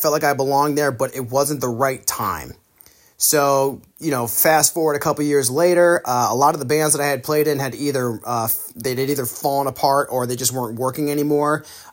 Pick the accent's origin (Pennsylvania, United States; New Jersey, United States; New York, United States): New York, United States; Saratoga Springs; I was spinning my wheels up in my hometown of Saratoga Springs, New York, and I was just not my best.